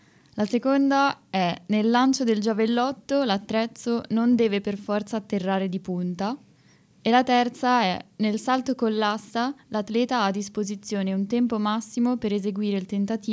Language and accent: Italian; Milan, Lombardy, Italy